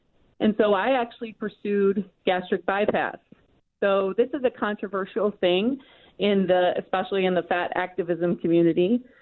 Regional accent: Rochester, New York, United States; I grew up in Rochester, lifelong Rochester resident.

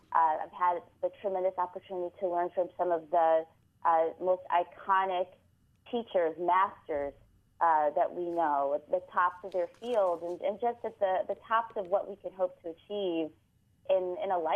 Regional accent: Detroit, Michigan, United States; I'm from Detroit.

